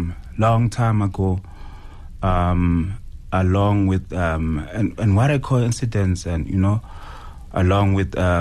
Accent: Malamulele, Limpopo, South Africa; So I grew up from Malamulele, in a village called Shitlelan. Obviously, we moved later on to Malamulele.

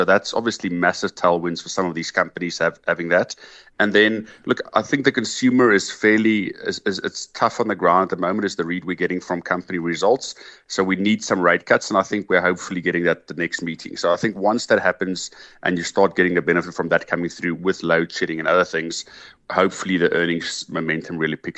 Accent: South Africa; I'm just very happy as South African that we got the good outcome.

